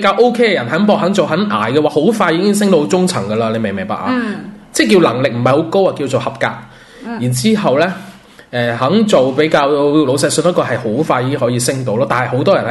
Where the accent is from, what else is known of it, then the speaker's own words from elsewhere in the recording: Macau; 即係身為一個土生土長澳門人